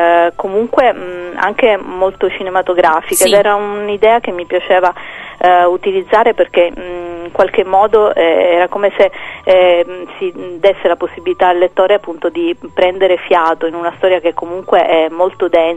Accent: Sicily, Italy; che ha lo sfondo appunto del paesaggio, della mia terra, della mentalità, anche se ovviamente è una Sicilia che magari non è mai esistita così

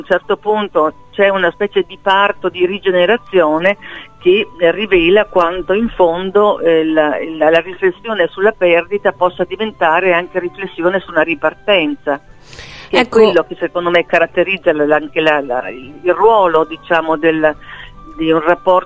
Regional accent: Trentino-Alto Adige, Italy; il Trentino, che è la mia terra, anzi quello che chiamo la mia terra in tasca, perché è il luogo non solo in cui sono nata

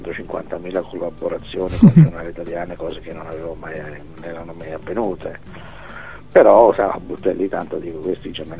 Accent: Naples, Campania, Italy; partendo dal presupposto che sono napoletano, che parlavo la stessa lingua e tutto

